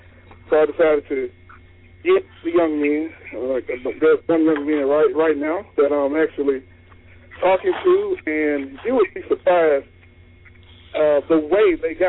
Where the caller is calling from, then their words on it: Mississippi, United States; Mississippi.